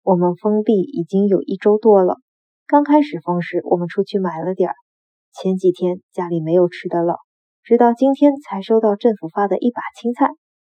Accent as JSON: {"language": "Chinese", "town": "Wuhan", "region": "Hubei", "country": "China", "said": "因为我本身是武汉那边的人，当时经过第一波疫情也是被滞留了一个多月"}